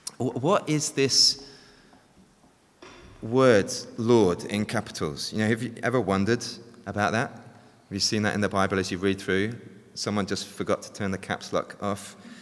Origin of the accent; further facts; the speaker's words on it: England, United Kingdom; now in Australia; I'm an English immigrant to Australia, so I'm reserved and proud and deeply suspicious of authority.